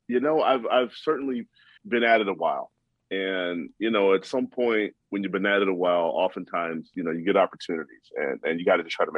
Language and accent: English; Chicago, Illinois, United States; You know, I'm from Chicago.